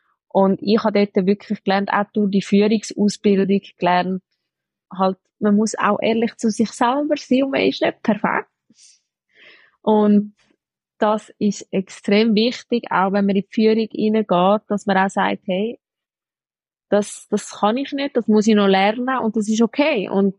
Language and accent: German; Italy; Als Italienerin ist Pasta aber auslassen schwierig.